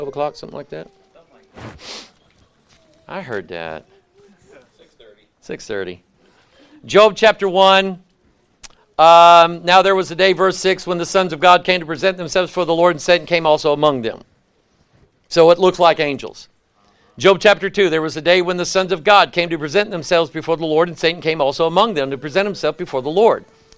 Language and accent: English; Arkansas, United States; born there; I'm not a native of Minnesota. I'm actually not a native of Missouri. I was born in Arkansas.